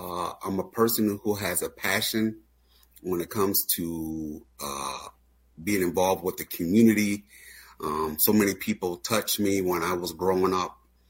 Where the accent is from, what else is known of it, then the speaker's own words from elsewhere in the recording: Minneapolis, Minnesota, United States; born and raised in North Minneapolis. So I'm from the city, graduated from North High School, Polar.